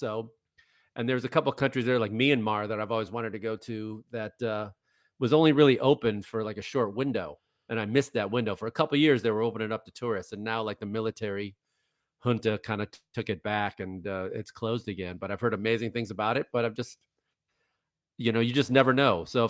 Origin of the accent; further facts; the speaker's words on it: Wisconsin, United States; born there; I was born in Wisconsin.